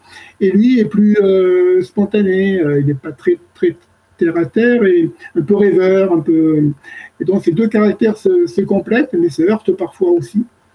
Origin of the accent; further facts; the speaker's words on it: Calvisson, Occitanie, France; also born or lived in Nîmes; je suis originaire de Gard. Du Gard, je suis né à Nîmes et j'ai habité dans un petit village entre Nîmes et Sommières qui s'appelle Calvisson.